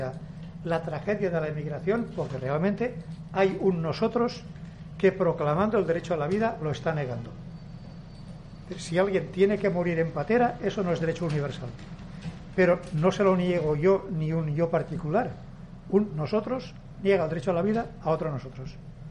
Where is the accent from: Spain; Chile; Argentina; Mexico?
Spain; Valencian Community; A ver, yo, en mi pueblo se jugaba en el bar a las cartas.